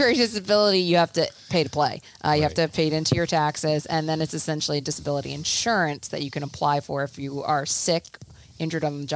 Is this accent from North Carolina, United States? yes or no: no; Pennsylvania, United States; So I'm from Bucks County.